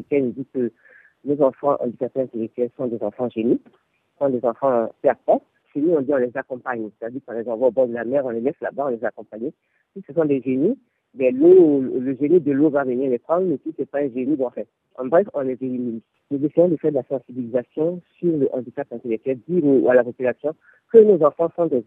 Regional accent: Côte d’Ivoire

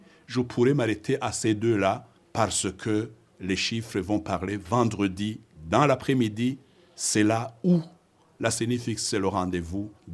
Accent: Burundi; Je suis Burundais

